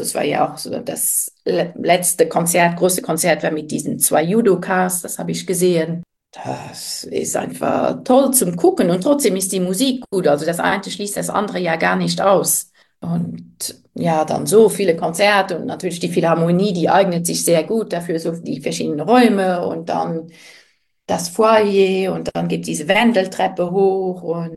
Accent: Luxembourg; born there; moved away; Ich bin ja gebürtige Luxemburgerin, lebe zwar schon die Hälfte meines Lebens nicht mehr hier

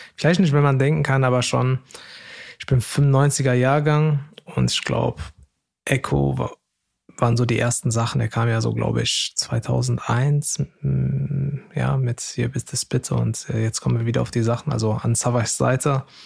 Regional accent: North Rhine-Westphalia, Germany; Ich komme ja selber auch aus NRW.

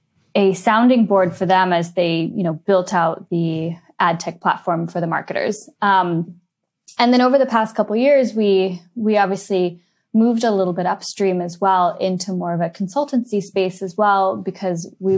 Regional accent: San Francisco, California, United States; now in London, United Kingdom; I am the managing director for Mighty Hive in EMEA. I am based in London. I'm actually originally from San Francisco, so I'm one of the very few people who was born and bred in San Francisco

